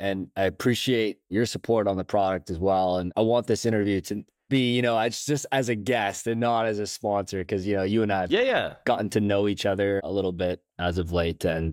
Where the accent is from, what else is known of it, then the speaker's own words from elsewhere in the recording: West Coast, Canada; now in Toronto, Canada; So I grew up here in Canada on the West Coast, but I live in Toronto now, so in Canada.